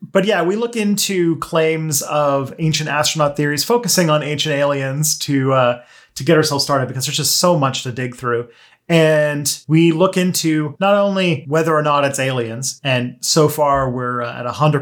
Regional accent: Canada; I am a Canadian

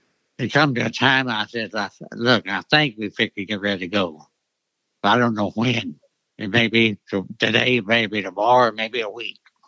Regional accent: New Albany, Mississippi, United States; now in France; Originally, I'm from New Albany, Mississippi.

